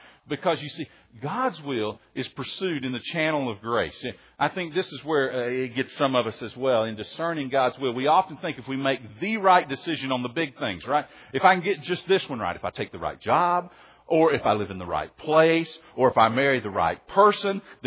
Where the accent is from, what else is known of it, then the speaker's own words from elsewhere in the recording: United States; I lived on a lake growing up, if you don't know. I grew up on the Tennessee River, and so we had things like boats and stuff